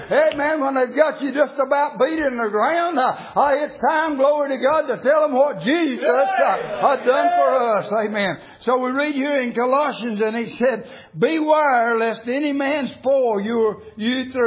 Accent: United States; I'm glad I live in a free country. I'm glad I'm born in a free country. I'm glad I'm an American.

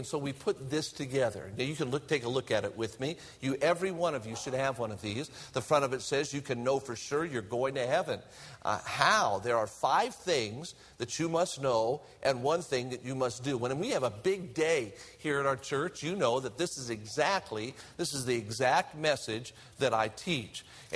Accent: Las Vegas, Nevada, United States; because I grew up in Las Vegas. I went to church all my life

